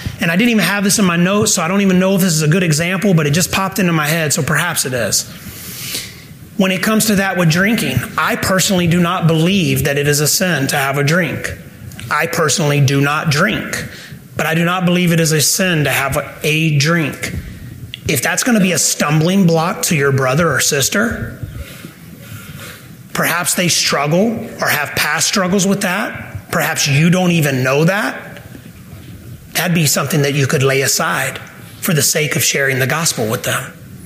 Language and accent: English; Southern United States, United States; We're both from the South. Her family is still in the South.